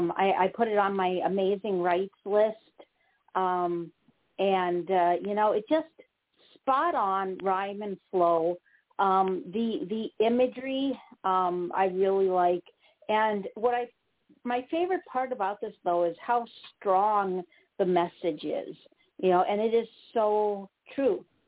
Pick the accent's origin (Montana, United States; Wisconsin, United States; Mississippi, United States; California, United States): Wisconsin, United States; accent: Wisconsin; I responded with a really polite, oh, really, that's interesting, with, of course, you know, with my heavy Wisconsin accent.